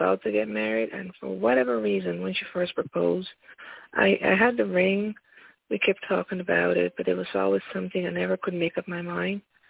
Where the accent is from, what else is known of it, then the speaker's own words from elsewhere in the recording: India; She's Indian. I'm Indian.